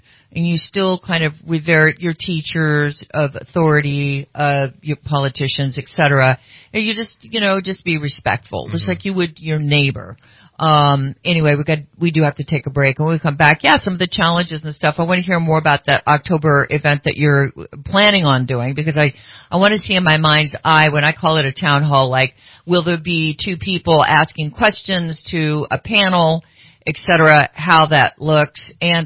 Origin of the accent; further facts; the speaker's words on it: Sacramento, California, United States; I know going back from the time I grew up in Sacramento, I was like in student government.